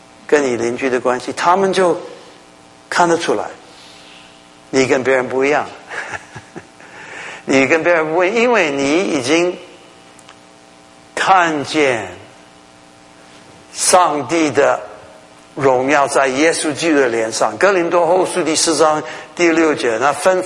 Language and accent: Chinese; Taiwan; 我们台湾话